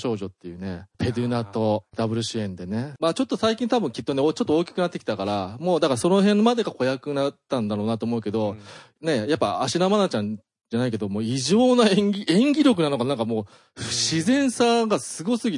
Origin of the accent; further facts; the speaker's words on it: Kansai, Japan; うん、まあ、俺も関西ですけどね。